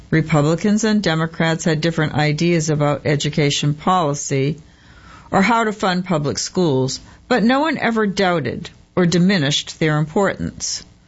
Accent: North Carolina, United States; I grew up in Wake County, graduated from our public schools, and sent my children to them.

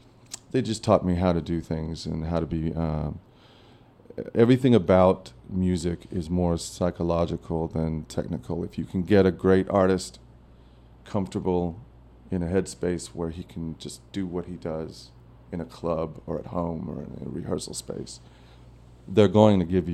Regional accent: Cary, North Carolina, United States; now in New York, United States; I was, when I grew up in Cary, it was the old kind of Mayberry

